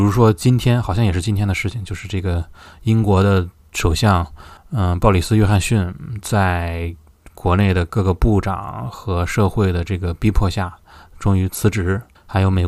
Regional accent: China; 我们中国人讲盖棺定论

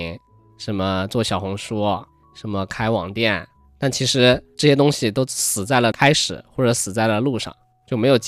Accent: Shaoxing, Zhejiang, China; also born or lived in Liuzhou; 然后我在柳州出生嘛，在绍兴长大，那柳州又叫龙城

